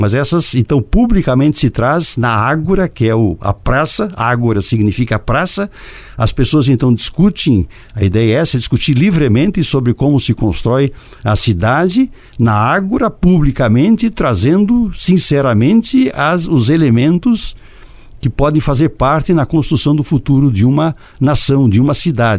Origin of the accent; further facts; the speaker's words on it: Brazil; nós temos o direito, já como brasileiros, da República Brasileira, de colocar as nossas questões na roda